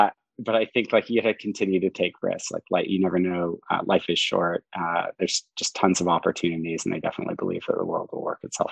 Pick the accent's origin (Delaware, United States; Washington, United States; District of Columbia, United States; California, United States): California, United States; Saratoga; I grew up in Silicon, in the heart of Silicon Valley in Saratoga, which is literally down the street from Apple's headquarters.